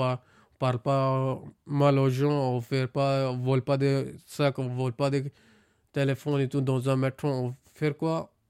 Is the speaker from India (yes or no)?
yes; India; French is a second language; now in France; je viens de Inde. Je suis venu en France en 2015.